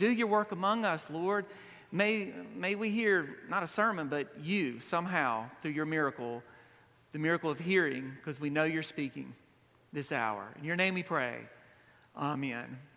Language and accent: English; Brookhaven, Mississippi, United States; He recently did one on my hometown, Brookhaven, and it was really, really good.